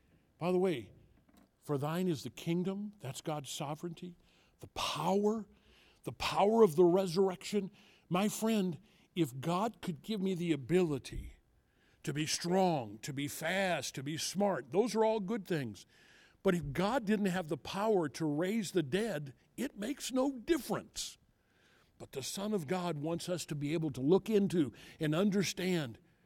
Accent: Illinois, United States; also born or lived in St. Louis; I grew up in southwestern Illinois. I was born in St. Louis.

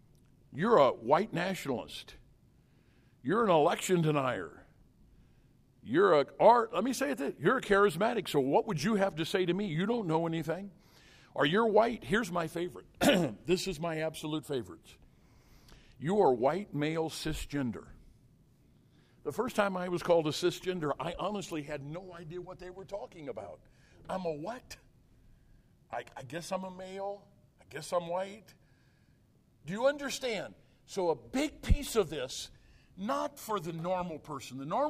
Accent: United States; I think I'm an American, and I guess I'm white.

